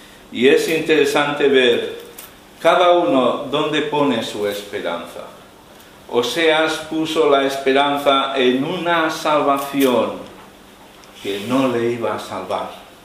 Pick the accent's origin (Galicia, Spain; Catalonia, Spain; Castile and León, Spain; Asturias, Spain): Catalonia, Spain; Barcelona; born there; yo nací en Barcelona, pero yo no soy catalán.